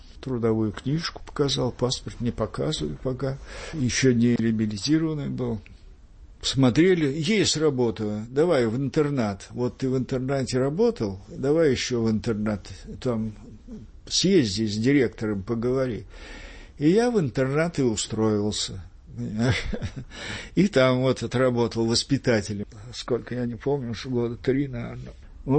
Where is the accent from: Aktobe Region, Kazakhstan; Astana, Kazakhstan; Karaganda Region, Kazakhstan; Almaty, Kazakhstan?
Aktobe Region, Kazakhstan; Aktobe; Я тогда, значит, уехал, взял в Актюбинск. Вроде в родной город туда поехал.